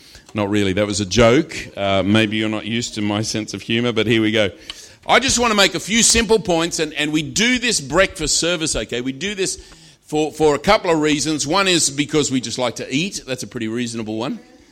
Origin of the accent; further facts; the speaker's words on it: Australia; now in United Kingdom; I'm from Australia. I've been here for 16 years, and I'm staying.